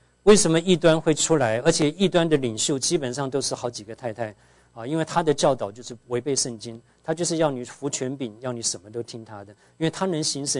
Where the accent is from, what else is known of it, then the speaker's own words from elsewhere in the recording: Tainan, Taiwan; 我小的时候在我住的台湾台南